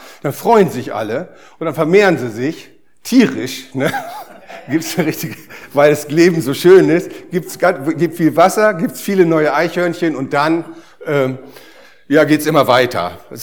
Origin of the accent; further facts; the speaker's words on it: Germany; Wir haben uns entschieden, einmal nachzugucken, ne? So sind wir, Deutsche, ne?